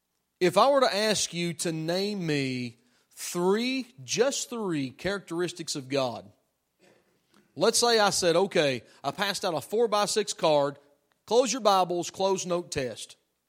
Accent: Tennessee, United States; I'm a redneck from Tennessee. Look, I am a hillbilly, and I like classical music.

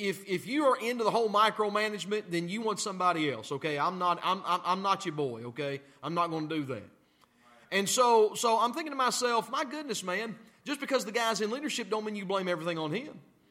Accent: the South, United States; You can tell I'm a Southerner.

